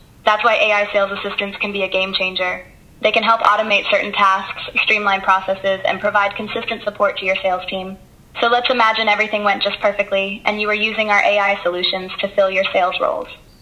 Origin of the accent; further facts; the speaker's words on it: California, United States; I'm from California.